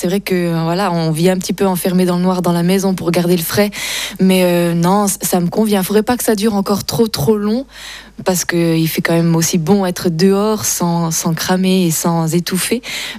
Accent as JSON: {"language": "French", "region": "Auvergne-Rhône-Alpes", "country": "France", "said": "moi je viens du nord de l'Auvergne, de l'Allier."}